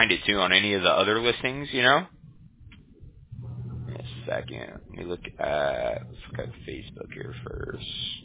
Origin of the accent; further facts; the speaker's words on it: Huntington Beach, California, United States; Yeah, I'm from Huntington Beach, like the next city over.